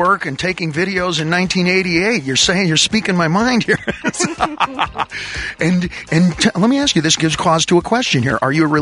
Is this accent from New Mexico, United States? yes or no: no; Los Angeles, California, United States; up in, for a large part, in Los Angeles, East L.A. area, you know, Highland Park, Eagle Rock. And I grew up around Spanish-speaking kids a lot.